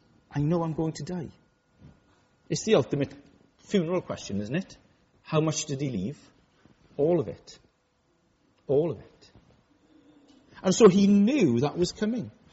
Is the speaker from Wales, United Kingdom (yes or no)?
yes; Wales, United Kingdom; I come from West Wales. I was brought up in the foots of the hills and the mountains.